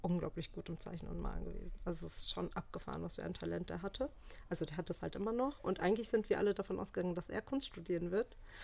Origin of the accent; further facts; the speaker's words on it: Wipperfürth, North Rhine-Westphalia, Germany; moved away as an adult; Ja, also geboren bin ich in Wipperfürth. Das ist so ein ganz kleines Städtchen mitten im Bergischen. Und da habe ich auch gelebt, bis ich 19 Jahre alt war. Und dann bin ich für mein Studium nach Siegen gezogen